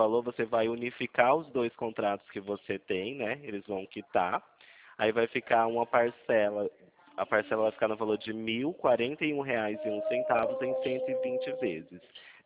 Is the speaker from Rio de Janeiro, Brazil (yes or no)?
no; Itu, São Paulo, Brazil; Não, eu sou de Itu, São Paulo